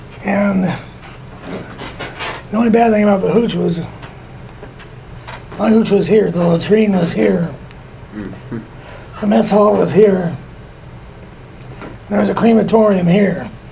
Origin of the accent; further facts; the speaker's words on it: Los Angeles, California, United States; No, I'm from Los Angeles.